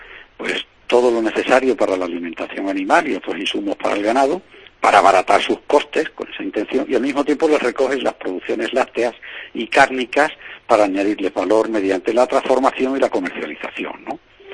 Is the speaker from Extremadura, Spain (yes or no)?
no; Andalusia, Spain; Yo creo que aquí en esta zona norte de Andalucía pues somos bastante extremeños y bastante castellano-manchegos también, aparte de andaluces. Una mezcla, ¿no?